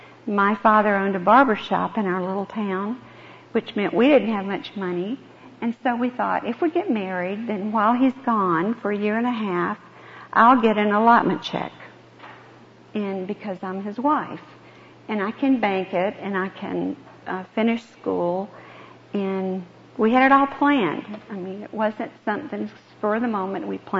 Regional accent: the South, United States; most of us growing up in the South know what that is and what it's like to live that way.

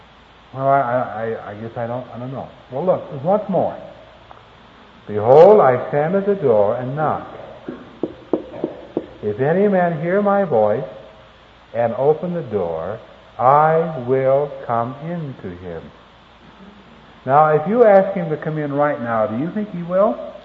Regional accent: Iowa, United States; I was born and raised in Iowa. And back there at night, the evening meal was supper for us.

